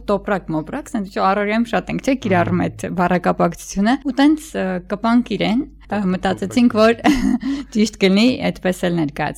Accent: Kajaran, Syunik, Armenia; ես ինքս Սյունեցի եմ, ծնվել եւ ապրել եմ Քաղաքաջարանում, չգիտեմ, ծանոթ եք Քաջարանին թե ոչ։

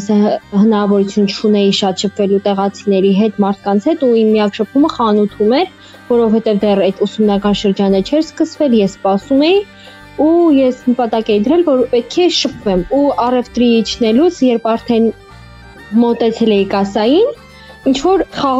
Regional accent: Shaghat, Syunik, Armenia; born there; Ես ծնվել եմ Սիսիանի գյուղ Շաղատում

